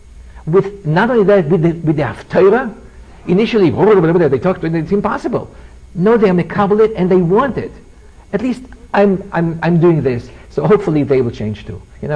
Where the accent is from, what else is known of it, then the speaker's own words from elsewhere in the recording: Israel; English is a second language; now in United States; when I came to the States from Eretz Yisrael, this is a long time ago, I give this as an example, but it points something. What time is it? I didn't know English.